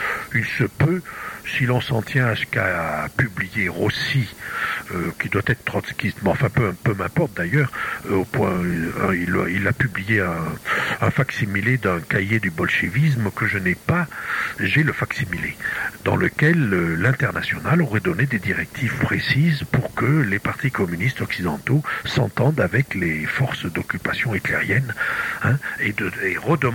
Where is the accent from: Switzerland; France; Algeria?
France; nous, en tant que Français